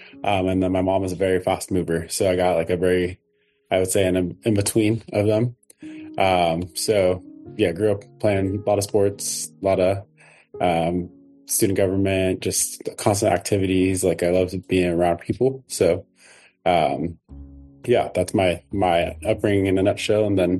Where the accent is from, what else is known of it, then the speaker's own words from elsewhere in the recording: Chandler, Arizona, United States; So I grew up in Chandler, Arizona.